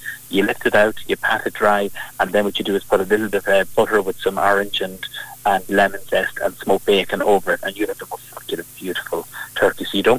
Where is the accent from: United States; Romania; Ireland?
Ireland; Cavan, Ulster; Well, I am from Cavan, you know, and we're very generous up our part of the world.